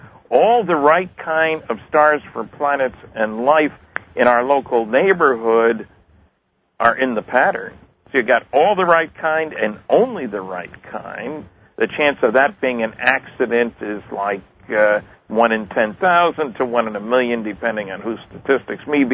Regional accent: New Jersey, United States; We grew up in adjacent towns in New Jersey, Rahway versus Linden, and I was born in July of 34.

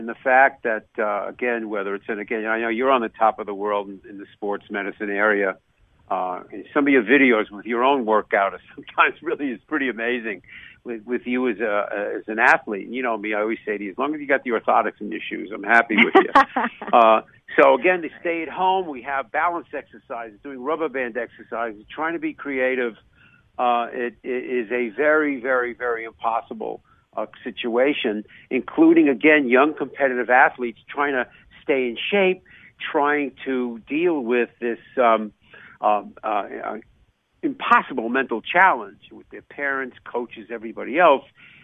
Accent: New York, United States; moved away; growing up in New York, lacrosse was always a big, big, big deal on the East Coast. I came to the Midwest a million years ago.

